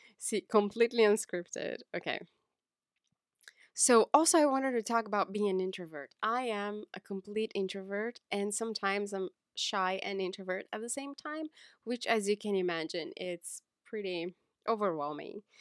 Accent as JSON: {"language": "English", "country": "Brazil", "lives_now": "New York City, United States", "said": "I have always been a freelancer in New York City. I'm originally from Brazil."}